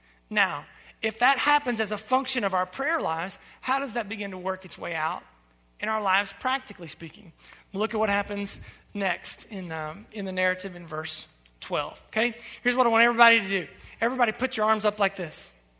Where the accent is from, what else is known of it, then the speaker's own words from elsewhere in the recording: Ohio, United States; And I'm from Southern Ohio, and this is not good English, the way I'm going to say this to you